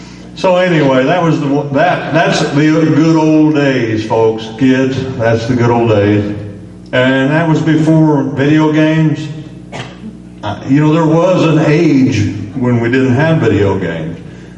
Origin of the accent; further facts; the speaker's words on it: West Frankfort, Illinois, United States; also born or lived in Benton / Thompsonville; I am from West Frankfort, Benton, and Thompsonville. I went to school in Thompsonville.